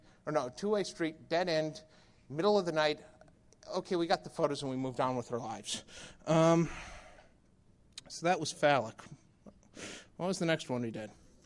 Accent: Lansing, Michigan, United States; I'm from Lansing. Detroit is not home for me.

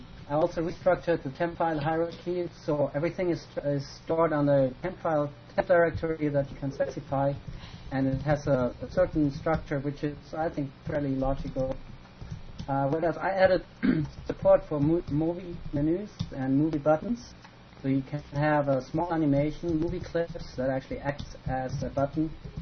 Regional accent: Frankfurt, Hesse, Germany; Frankfurt.

